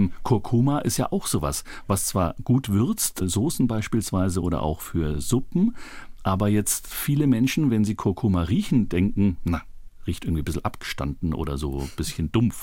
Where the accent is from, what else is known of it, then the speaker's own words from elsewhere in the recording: Nuremberg, Bavaria, Germany; vielleicht als Nürnberger muss ich dann sagen, der Lebkuchen